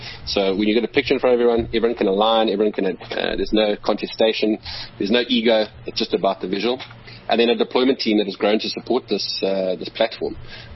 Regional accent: South Africa; I think that's been a thing that's been close to my heart as a South African and African

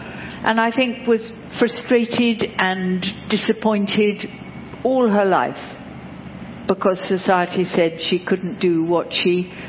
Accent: England, United Kingdom; born there

